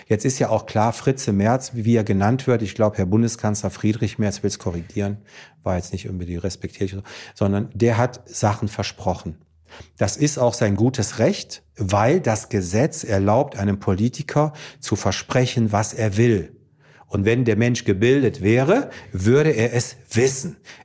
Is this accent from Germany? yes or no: no; Greece; Ich bin Grieche, ich sag das auch, und ich habe eine russische Frau.